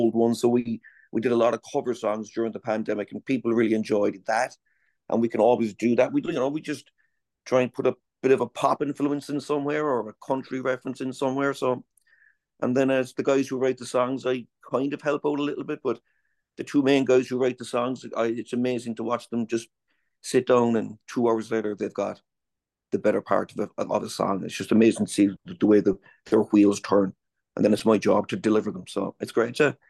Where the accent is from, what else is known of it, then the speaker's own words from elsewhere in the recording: Cork, Munster, Ireland; now in Maryland, United States; I'm originally from Cork, Cork City. That's down the south.